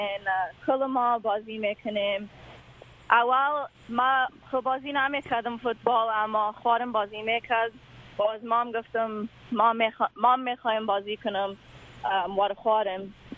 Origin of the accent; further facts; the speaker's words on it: Afghanistan; ما کل ما افغان هستیم